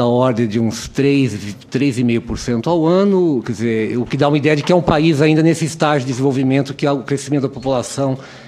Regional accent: São Paulo, Brazil; Minha referência como paulista é São Paulo

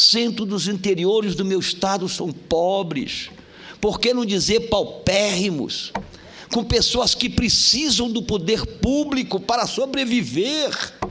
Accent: Salvaterra, Pará, Brazil; born there; Nasci numa cidade muito humilde, na Ilha do Marajó. Hoje deve ter por volta de 25 mil habitantes, chamada Salvaterra. Meus pais, minha mãe descendente de árabe, meu pai acriano

